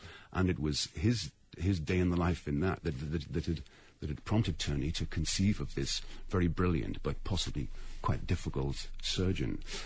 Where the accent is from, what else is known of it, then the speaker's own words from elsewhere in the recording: South Shields, North East England, United Kingdom; accent: Geordie; I come from the northeast. I come from South Shields, which is near Newcastle.